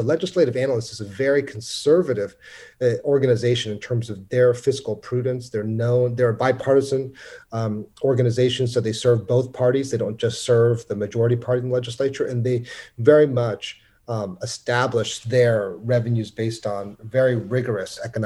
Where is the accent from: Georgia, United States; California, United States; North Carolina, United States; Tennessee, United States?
California, United States; San Francisco; I'm from San Francisco.